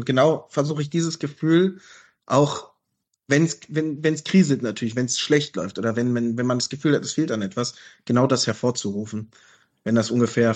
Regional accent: Germany; Und für mich ist das jetzt seit diesem Jahr eben als Deutsche Nummer 1 neu

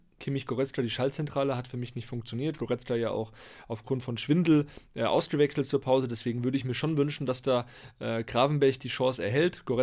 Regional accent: Hesse, Germany; Ich komme ja auch aus der Nähe von Frankfurt ursprünglich

